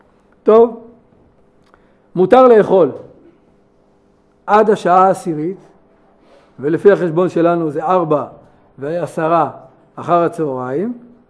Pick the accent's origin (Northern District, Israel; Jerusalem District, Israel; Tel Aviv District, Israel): Jerusalem District, Israel; Jerusalem; זה השיטה שלנו, אנחנו ירושלמים